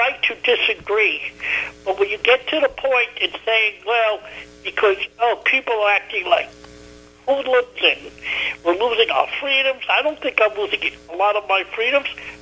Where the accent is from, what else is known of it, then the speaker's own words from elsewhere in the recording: Queens, New York, United States; This is a guy from Queens, okay?